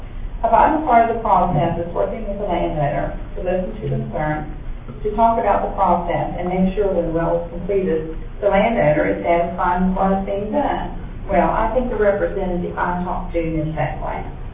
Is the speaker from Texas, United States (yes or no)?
no; West Virginia, United States; I'm from Harrison County.